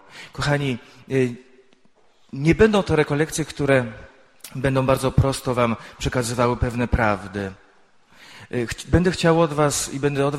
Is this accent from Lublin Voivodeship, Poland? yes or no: no; Żabno, Lesser Poland, Poland; Pochodzę z diecezji tarnowskiej, a dokładnie z parafii koło Tarnowa z Żabna. Jestem kapłanem diecezji radomskiej, tam zostałem wyświęcony i obecnie jestem na parafii pod Radomiem.